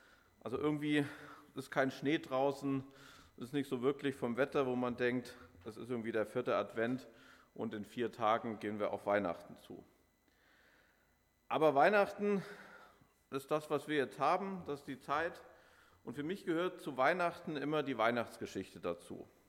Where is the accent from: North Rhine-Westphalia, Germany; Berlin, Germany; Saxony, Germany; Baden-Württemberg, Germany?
Saxony, Germany; Oder wie das bei uns im Erzgebirge hieß, das Krippenspiel. Weiß nicht, darf ich noch erwähnen, dass ich aus dem Erzgebirge ja komme?